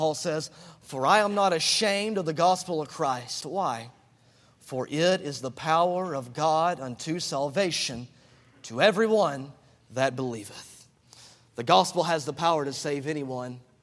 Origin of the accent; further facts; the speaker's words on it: the South, United States; I'm from the South, you understand.